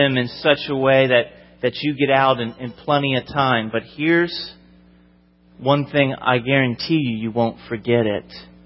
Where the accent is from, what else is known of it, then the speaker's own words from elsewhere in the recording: Florida, United States; I'm from Florida, and hurricanes, like some of these folks who answered, are a way of life.